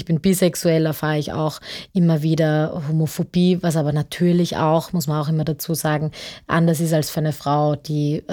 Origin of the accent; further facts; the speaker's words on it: Austria; woher kommen Sie? Und ich habe gesagt, aus Österreich.